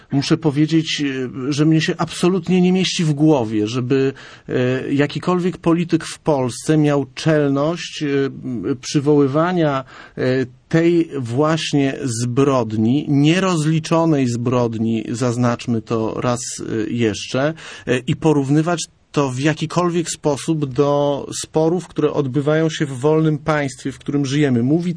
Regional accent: Gdynia, Pomeranian Voivodeship, Poland; Ja jestem człowiekiem, który wychował się w Gdyni. Jestem chłopcem z Chyloni, cytując klasyka, choć urodziłem się w roku 78

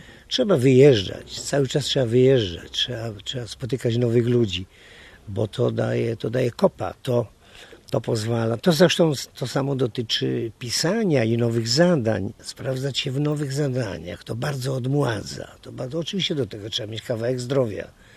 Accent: Kraków, Lesser Poland, Poland; moved away as an adult; now in Kielce, Poland; w ogóle przeniosłem się z Krakowa do Kielc w ogóle.

